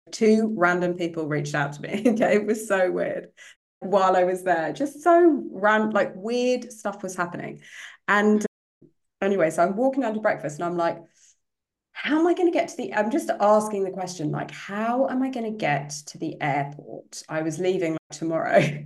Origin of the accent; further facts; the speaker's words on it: London, United Kingdom; And I said, I'm from London.